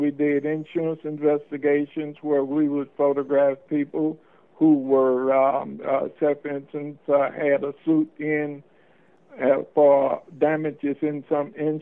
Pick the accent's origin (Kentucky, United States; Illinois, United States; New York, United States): Illinois, United States; East St. Louis; I lived in the vicinity of two policemen when I was growing up in East St. Louis, Illinois